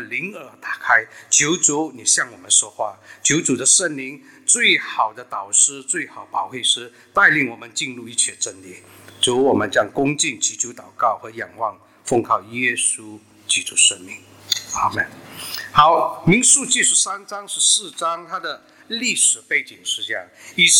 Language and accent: Chinese; Singapore; 我们新加坡人大家都知道，全世界人知道喜爱吃榴莲嘛